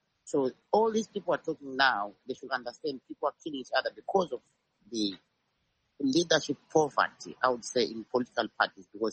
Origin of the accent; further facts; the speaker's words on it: Plumtree, Matabeleland South, Zimbabwe; say, for instance, I come from Plumtree.